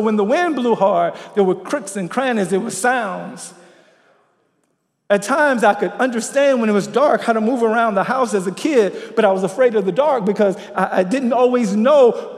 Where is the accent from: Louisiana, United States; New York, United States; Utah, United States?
Louisiana, United States; When I was growing up in Louisiana, it's like there were houses here and there was a little driveway alley and our house was back here.